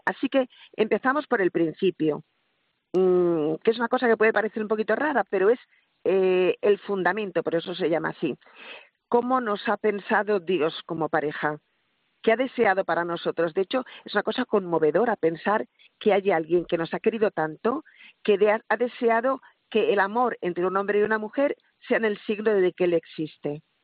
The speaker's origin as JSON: {"language": "Spanish", "region": "Asturias", "country": "Spain", "said": "allí en Asturias, lo digo por ser mi tierra"}